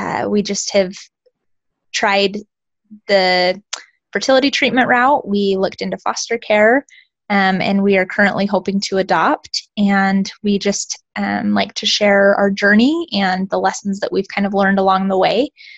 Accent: Utah, United States; I live here in Utah. I was born and raised in Utah, and I met my husband in college.

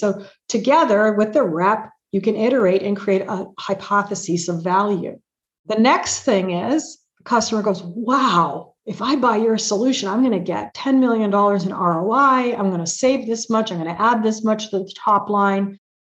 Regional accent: Canada; I was originally from Canada

